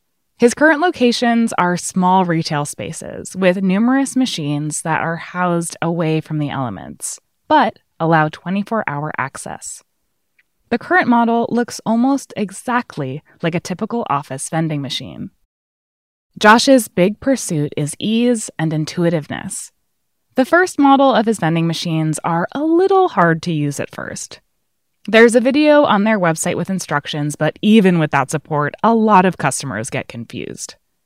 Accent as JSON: {"language": "English", "region": "New York", "country": "United States", "tie": "born or raised there", "said": "I grew up in the Hudson Valley"}